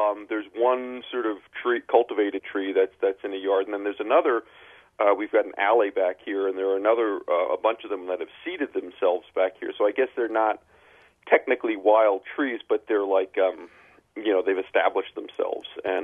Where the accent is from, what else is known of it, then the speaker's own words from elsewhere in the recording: East Coast, United States; moved away as an adult; I did some of that as a kid growing up on the East Coast, but, you know, space and resources were limited, and I came out here for graduate school in about 1990